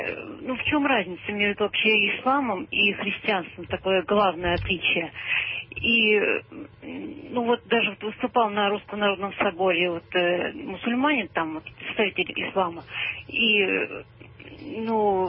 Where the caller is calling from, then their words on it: Kazakhstan; Я звоню из Казахстана.